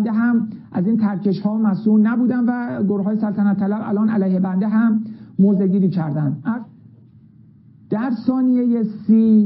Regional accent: Iran; به خاطر عشق علاقه که به وطنم ایران و سربلندی وطنم دارم

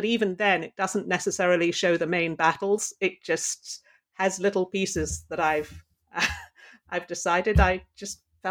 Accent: London, United Kingdom; And my mother was Irish. And although I grew up in London, she kept her Irish passport all her life.

